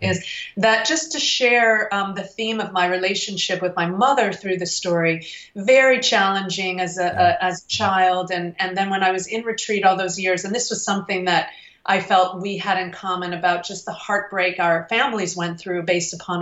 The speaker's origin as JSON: {"language": "English", "town": "Detroit", "region": "Michigan", "country": "United States", "said": "And then when I went into retreat, Sam … because I was from Detroit"}